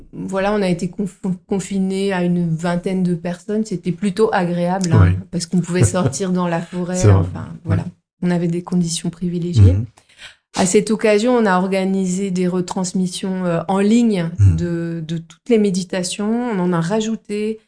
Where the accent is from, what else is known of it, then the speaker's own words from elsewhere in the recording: Paris, Île-de-France, France; étant citadine de nature, moi je viens de Paris à la base.